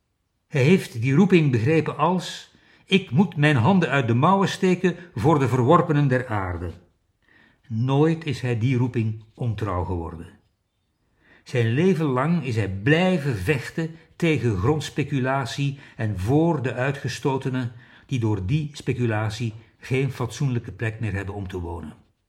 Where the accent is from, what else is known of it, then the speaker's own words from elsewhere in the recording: Belgium; Ik weet het, België is niet Chili of Rwanda of een Filipijns eiland. Ons vaderland is veel welvarender.